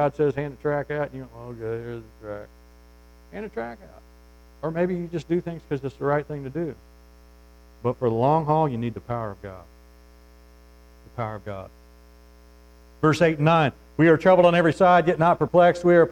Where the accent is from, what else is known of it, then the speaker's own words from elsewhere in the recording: United States; I just run 3 miles. I'm an American.